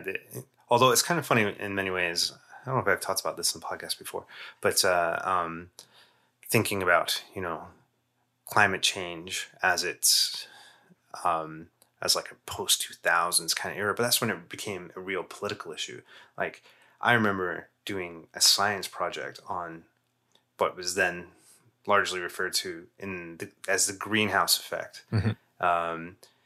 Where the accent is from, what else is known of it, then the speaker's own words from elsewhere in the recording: Canada; we have our own biases here, being Canadian